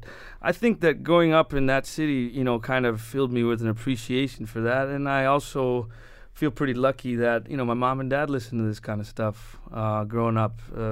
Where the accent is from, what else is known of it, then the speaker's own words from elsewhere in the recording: Chicago, Illinois, United States; Well, I think that, you know, growing up in Chicago had a lot to do with it.